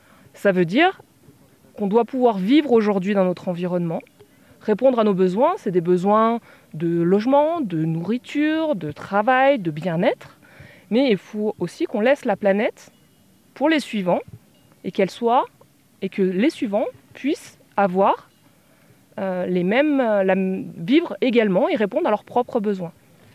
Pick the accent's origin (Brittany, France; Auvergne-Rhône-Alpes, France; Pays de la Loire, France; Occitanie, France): Auvergne-Rhône-Alpes, France; Chamonix; Moi, je suis née à Chamonix. J'ai grandi ici, comme beaucoup.